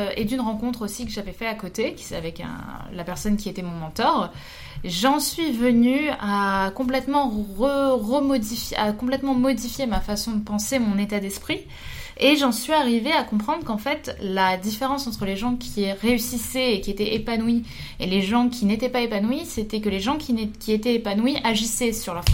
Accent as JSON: {"language": "French", "town": "Paris", "region": "Île-de-France", "country": "France", "said": "Je suis parisienne"}